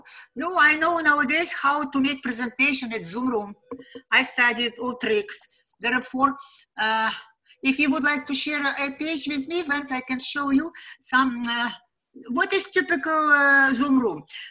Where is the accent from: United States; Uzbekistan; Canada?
Uzbekistan; first language Uzbek; English is a second language; but I'm from Uzbekistan, where English is a third language. Yes? The first is Uzbek, then Russian, and then English.